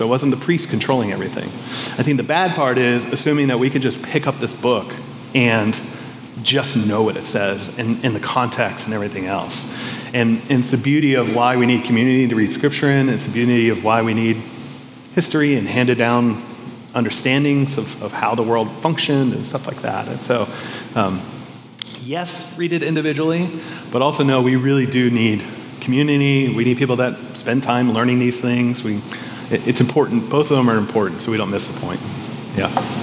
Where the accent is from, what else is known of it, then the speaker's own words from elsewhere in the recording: Florida, United States; I grew up sort of in South Florida, but on like the Everglades edge of South Florida. Dirt roads, swamp, Everglades, everything else. So I act like I'm a city boy, but I really did grow up more in the country.